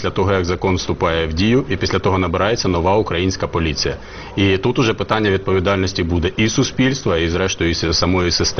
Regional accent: Kharkiv, Kharkiv Oblast, Ukraine; У Харкові, в Харківській області, моїй рідній області

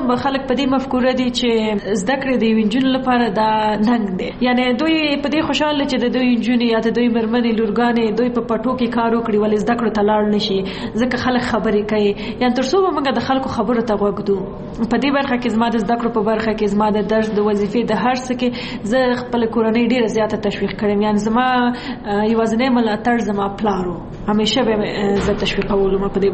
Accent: Kunar, Afghanistan; زه د کونړ ولایت نه یم

